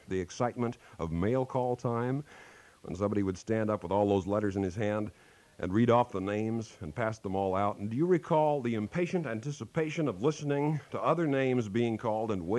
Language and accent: English; Kansas, United States; I remember back in my home state of Kansas